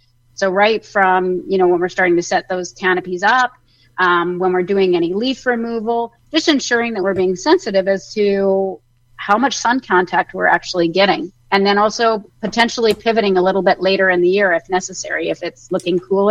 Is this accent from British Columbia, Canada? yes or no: yes; British Columbia, Canada; I was born and raised in the Okanagan Valley, which for those of you that know the Okanagan Valley, there aren't very many of us who are actually born and raised here. But from an early age, I was raised on orchards